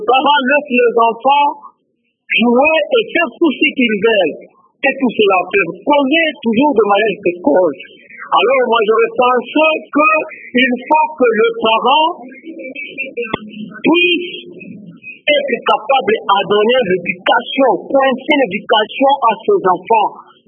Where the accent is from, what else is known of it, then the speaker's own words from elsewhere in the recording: Lubumbashi, Haut-Katanga, DR Congo; nous voyons aussi chez nous, à Lumbashi, dans la province de Katanga